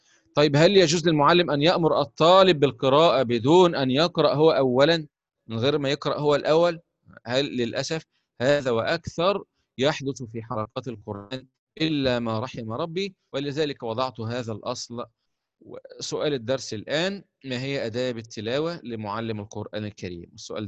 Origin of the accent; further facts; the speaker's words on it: Egypt; بيسموها عندنا في مصر ختم،